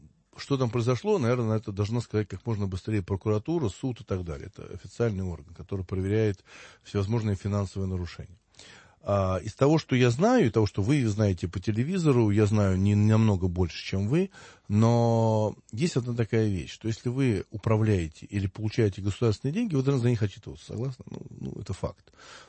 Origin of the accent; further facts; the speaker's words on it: Moscow, Russia; И я, как коренной москвич, любящий Россию, считаю, что нужно об этом говорить.